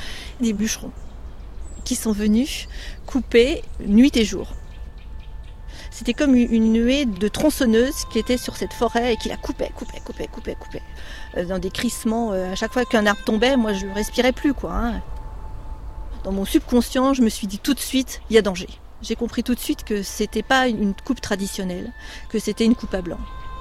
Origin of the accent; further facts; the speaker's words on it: Bourgogne-Franche-Comté, France; Je suis une fille du pays, tout simplement. Donc, je suis née dans le Morvan et je voulais rester dans le Morvan, tout simplement pour y vivre et élever mes enfants. Dans les années 80, je me suis installée, donc seule, avec 130 brebis, sur une surface de 30 hectares.